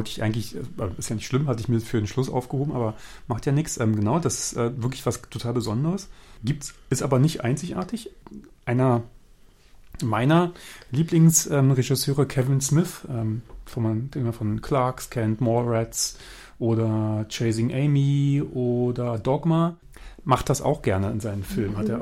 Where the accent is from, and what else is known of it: Germany